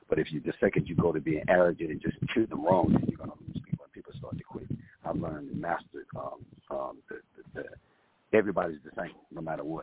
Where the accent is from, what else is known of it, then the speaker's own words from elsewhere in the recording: Deep South, United States; born there; because I was born in the South, you know, deep, deep South.